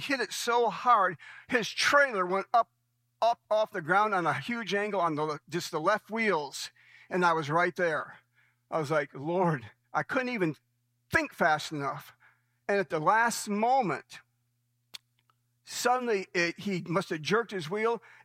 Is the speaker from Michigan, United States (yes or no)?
yes; Michigan, United States; moved away; Cheryl and I, my wife, we're from Michigan. We've lived here since 1985, but I was heading home back to Michigan a number of years back